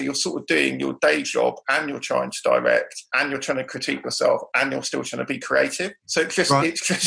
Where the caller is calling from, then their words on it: London, United Kingdom; Kensal Green, so West London.